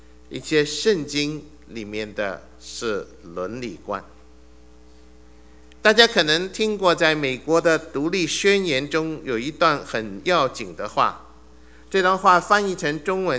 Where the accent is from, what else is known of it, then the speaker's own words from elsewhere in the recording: China; 可见我对中国文化实在是很酷爱，也以作为一个中国人为荣